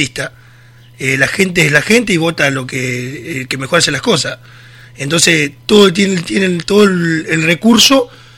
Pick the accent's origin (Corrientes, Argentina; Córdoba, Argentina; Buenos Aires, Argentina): Córdoba, Argentina; Cruz Alta; Yo soy de Cruz Alta, para contarle a la gente.